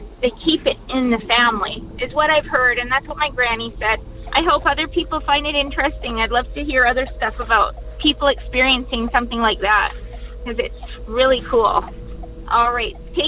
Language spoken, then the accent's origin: English; British Columbia, Canada; I'm from British Columbia, Canada.